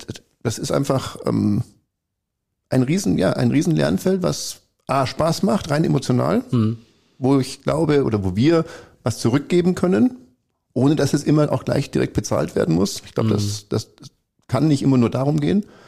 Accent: Bavaria, Germany; born there; now in Sauerland, Germany; ich bin auch einer, gebürtig aus Bayern tatsächlich, der Liebe wegen hier im Sauerland gelandet vor 20 Jahren.

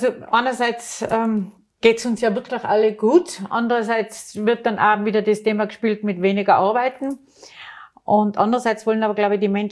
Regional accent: Austria; als Österreicherin in Europa so wahrgenommen zu werden.

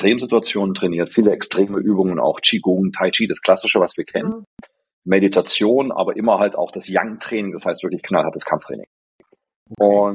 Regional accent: Berlin, Germany

